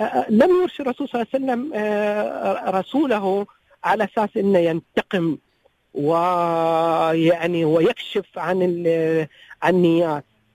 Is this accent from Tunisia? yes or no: no; United Arab Emirates; نحن هني من الإمارات